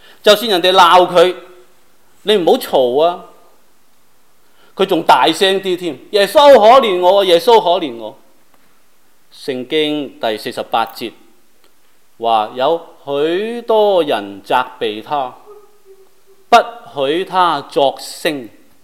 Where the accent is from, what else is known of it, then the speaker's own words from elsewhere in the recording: China; 不是我们中国人讲那种有求必应的